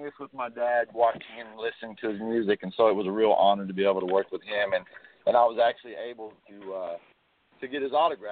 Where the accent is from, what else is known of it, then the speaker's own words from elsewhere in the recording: Texas, United States; Definitely. I'm from Texas.